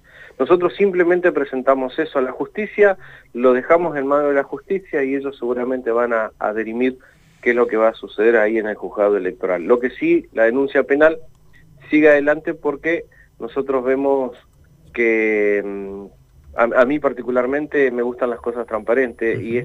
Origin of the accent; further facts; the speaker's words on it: Plotier, Neuquén, Argentina; Yo soy un vecino nacido y criado en Plotier.